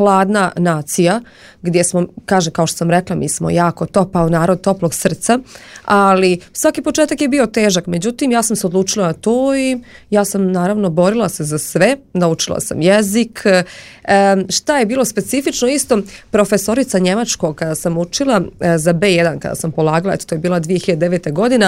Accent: Republika Srpska, Bosnia & Herzegovina; I kada sam ja rekla da dolazim iz Republike Srpske

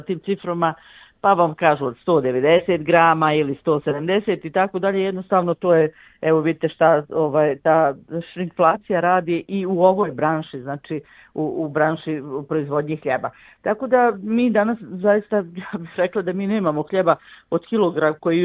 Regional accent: Bosnia & Herzegovina; nego kod nas u Bosni i Hercegovini

